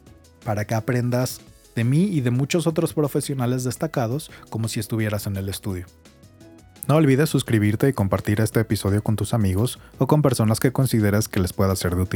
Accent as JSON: {"language": "Spanish", "country": "Mexico", "said": "me puse a investigar cuáles eran las escuelas en mi país, México"}